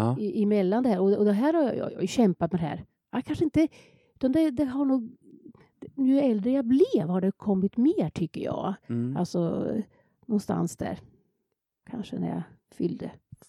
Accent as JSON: {"language": "Swedish", "town": "Hällestad", "country": "Sweden", "tie": "born or raised there", "said": "Börja med barnkör när jag var 16 hemma i Hällesta."}